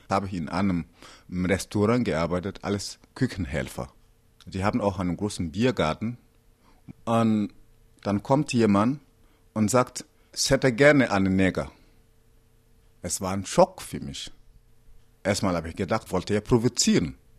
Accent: Burkina Faso; German is a second language; now in Germany; ich komme aus Burkina Faso und lebe in Bayern noch nicht so lange

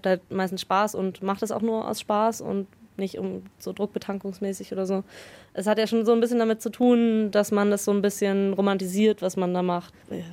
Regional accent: Bavaria, Germany; Also ich bin am Tegernsee zur Schule gegangen

